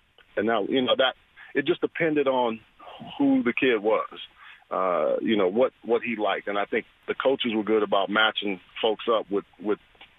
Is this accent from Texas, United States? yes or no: yes; Houston, Texas, United States; also born or lived in Beaumont; You know, I was born in Beaumont, but I grew up in Houston. So there were quite a few guys from the Houston area even then.